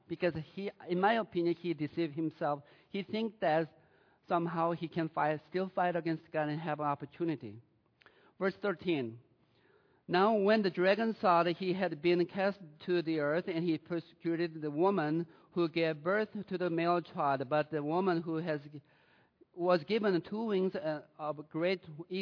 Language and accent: English; United States; born there; I was born in America.